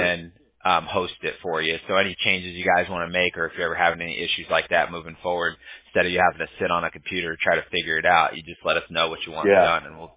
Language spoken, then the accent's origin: English; California, United States; accent: Cali slang; I'm from California originally, so I got a little Cali slang to me.